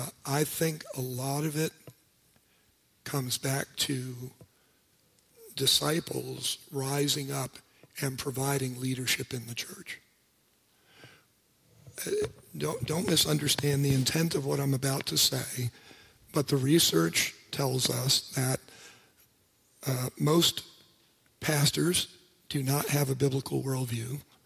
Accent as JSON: {"language": "English", "town": "New York City", "region": "New York", "country": "United States", "tie": "born or raised there", "said": "It's not because I'm American. It's not because I grew up in New York City."}